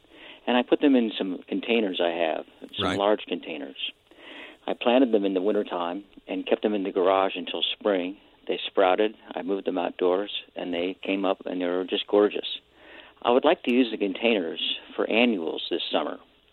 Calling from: Nashville, Tennessee, United States; I'm fine, and I'm calling from Nashville, Tennessee.

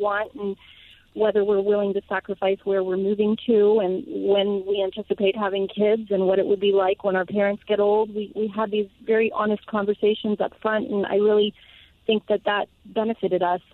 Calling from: Delaware, United States; I'm calling from Delaware.

